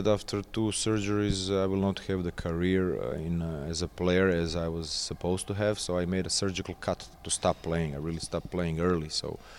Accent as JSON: {"language": "English", "town": "Zagreb", "region": "City of Zagreb", "country": "Croatia", "tie": "born or raised there", "second_language": "English", "said": "great basketball personality in my hometown Zagreb, to be his assistant. And I was 23."}